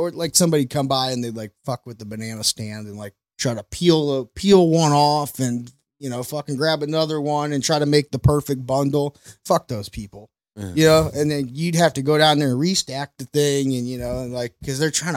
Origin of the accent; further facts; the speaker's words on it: St. Louis, Missouri, United States; That was one so weird rowdy. Thing growing up in Soulard a kid. And I completely forgot about, but I was exposed to Mardi Gras at a really, really young age.